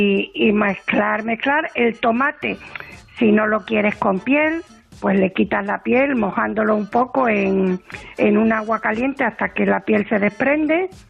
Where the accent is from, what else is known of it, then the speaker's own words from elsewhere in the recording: Cádiz, Andalusia, Spain; Yo voy a reivindicar mi tierra y los productos de mi tierra.